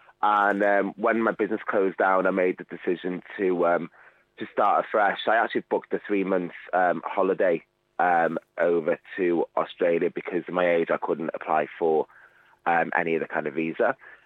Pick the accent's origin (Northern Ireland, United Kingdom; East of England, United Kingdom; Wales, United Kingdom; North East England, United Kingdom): Wales, United Kingdom; accent: Scouse; also born or lived in Liverpool; I'm actually from North Wales, but I lived in Liverpool for 13 years.